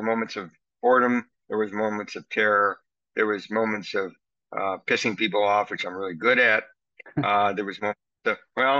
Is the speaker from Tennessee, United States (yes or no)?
no; Detroit, Michigan, United States; born there; I was born in Detroit. I went to the famous Mumford High School